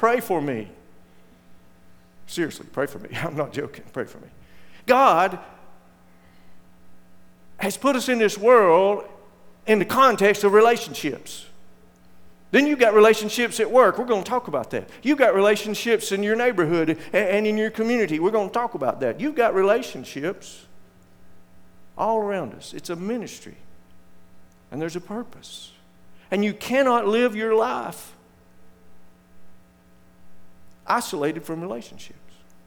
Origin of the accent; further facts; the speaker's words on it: Arab, Alabama, United States; I grew up in Arab, Alabama. You know that's why I don't make fun of anybody. I'm from Arab. What kind of town is Arab? It's a town that got its name by a mistake.